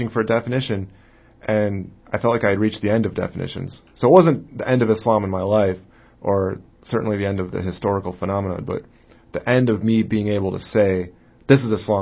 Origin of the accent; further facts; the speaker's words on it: United States; because I'm an American Muslim.